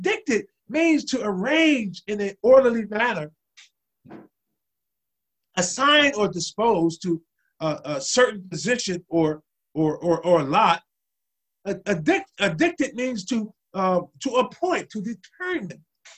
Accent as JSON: {"language": "English", "town": "Newark", "region": "New Jersey", "country": "United States", "tie": "born or raised there", "said": "My twin brother and I, we grew up on Monday night prayer. My mother had a prayer, was part of a prayer group in the projects in Newark, New Jersey."}